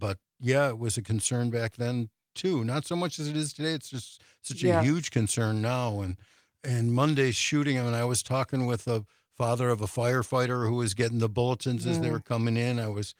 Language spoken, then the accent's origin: English; Highland Park, Illinois, United States; now in Madison, United States; like I grew up in Highland Park, Illinois, and they had that 4th of July parade shooting there.